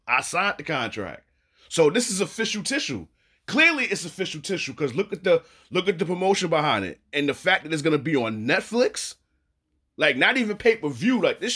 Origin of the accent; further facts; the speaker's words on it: Brooklyn, New York, United States; Mike Tyson, OG, big homie, fellow Brooklynite. You're from Brownsville. I'm from East New York. Brooklyn is Brooklyn.